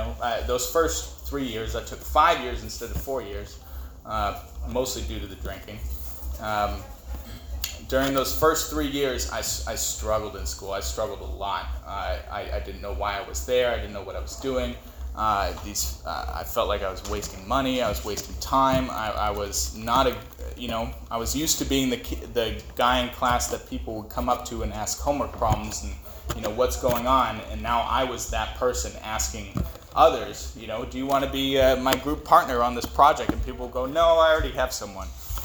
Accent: San Diego, California, United States; I'll start off by saying I'm not originally from here. I grew up in San Diego.

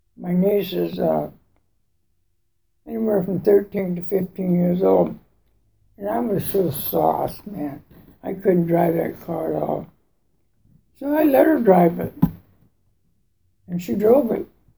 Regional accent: Long Beach, California, United States; Here I am. I came from Long Beach.

